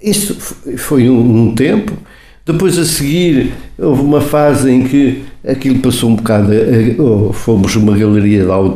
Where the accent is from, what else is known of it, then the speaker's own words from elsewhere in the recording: Portugal; à nossa própria individualidade como portugueses e como Portugal.